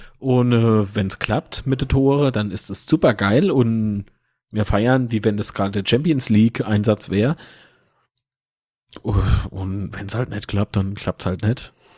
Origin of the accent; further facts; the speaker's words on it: Kaiserslautern, Rhineland-Palatinate, Germany; Es war doch bei uns in Lautern immer schon so, du kannst das Spiel verlieren, Hauptsache du hast gekämpft.